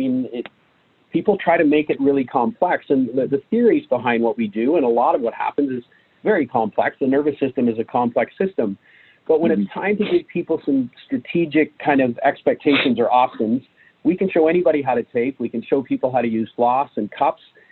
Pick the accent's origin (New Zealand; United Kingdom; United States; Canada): Canada; Lindsay, Ontario; We've had a lot of NHL players come out of my small community, and it's been great for me because I grew up with them.